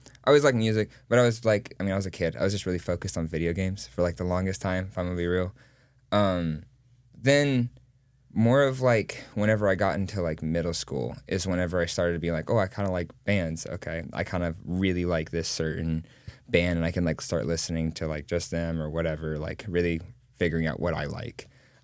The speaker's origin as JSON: {"language": "English", "region": "West Virginia", "country": "United States", "said": "I'm from West Virginia. It's kind of wild, but like the Bible Belt in there. My whole family really liked bluegrass."}